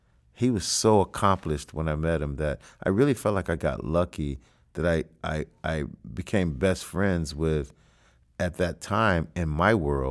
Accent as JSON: {"language": "English", "town": "Cincinnati", "region": "Ohio", "country": "United States", "tie": "born or raised there", "said": "Growing up listening to music, I grew up in Cincinnati"}